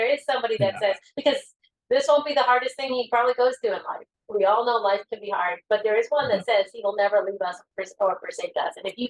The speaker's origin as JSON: {"language": "English", "region": "Massachusetts", "country": "United States", "tie": "born or raised there", "said": "I grew up outside of Boston, and so I'm an East Coast girl."}